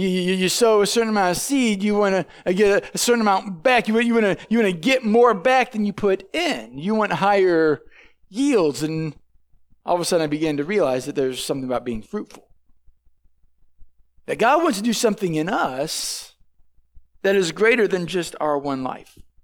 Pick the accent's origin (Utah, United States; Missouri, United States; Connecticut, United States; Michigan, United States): Missouri, United States; St. Louis; I did most of my growing up in the St. Louis area.